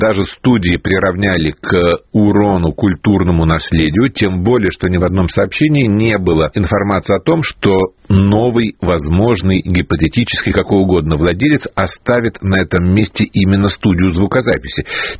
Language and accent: Russian; Saint Petersburg, Russia; я тоже радуюсь, что мой родной город Петербург получает какие-то деньги на реставрацию